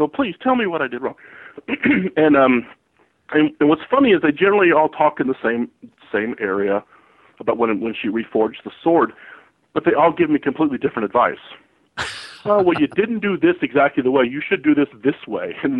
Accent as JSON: {"language": "English", "region": "Kentucky", "country": "United States", "tie": "born or raised there", "said": "You know, I grew up in Kentucky, and, you know, home of Daniel Boone."}